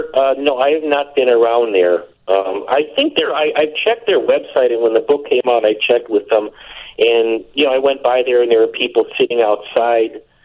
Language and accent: English; Chicago, Illinois, United States; and I grew up in the Lincoln Park Old Town area